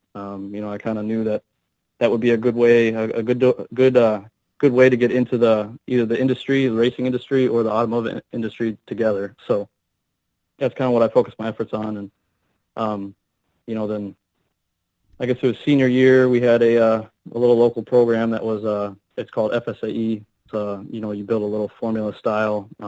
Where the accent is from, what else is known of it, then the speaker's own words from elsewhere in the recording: Houston, Texas, United States; I was born and raised in Houston.